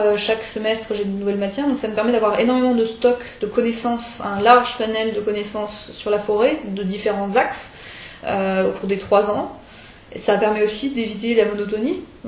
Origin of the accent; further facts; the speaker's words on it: France; moved away as an adult; now in Canada; on était plusieurs Français arrivés en même temps et à être accueillis et dans le cégep